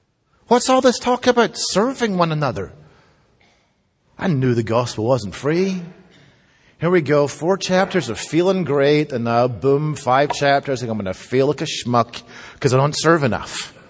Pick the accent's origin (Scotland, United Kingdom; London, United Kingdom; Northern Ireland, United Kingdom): Scotland, United Kingdom; I grew up in Scotland, as you know, and Scotland, like the UK, is not the most capitalistic or consumer-driven country in the world.